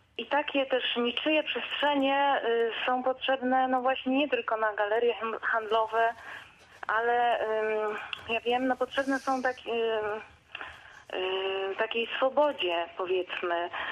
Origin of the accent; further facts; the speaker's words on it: Silesian Voivodeship, Poland; to ja jestem ze Śląska i były takie miejsca, które były tak zwane niczyje